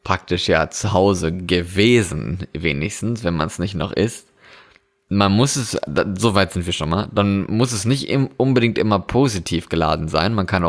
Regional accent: Germany; wenn man jetzt in meine alte Heimat in Deutschland guckt

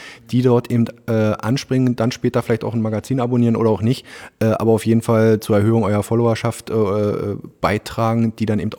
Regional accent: Berlin, Germany; born there; ich bin gebürtiger Berliner

